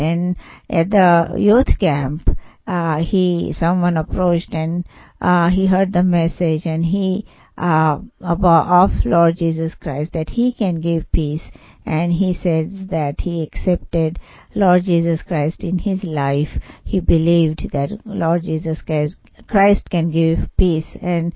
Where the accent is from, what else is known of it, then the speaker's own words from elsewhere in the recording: Maharashtra, India; from Chandrapur, India, Maharashtra, of course, because I say that with pride because I'm from Maharashtra.